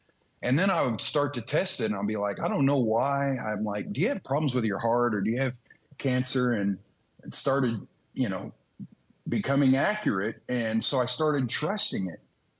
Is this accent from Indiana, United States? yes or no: yes; Bloomington, Indiana, United States; I moved from where I grew up in Bloomington, Indiana, to a town 2.5 hours north called Peru, Indiana.